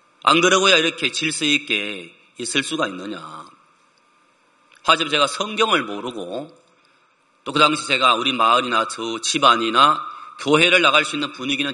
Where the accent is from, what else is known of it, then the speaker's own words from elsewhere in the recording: Busan, South Korea; 제가 태어난 곳은 제가 부산에서 태어났습니다. 부산 범일동 자라기는 부산시 남구 문현동 506번지 17동 3반.